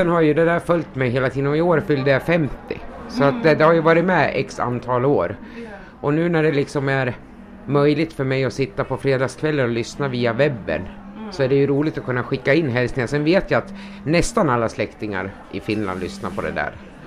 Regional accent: Örebro, Örebro County, Sweden; born there; Nej, jag är född i Sverige. På Örebro BB.

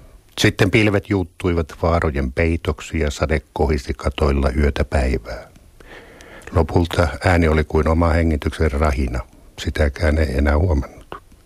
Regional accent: Lieksa, North Karelia, Finland; kasvoin Lieksassa

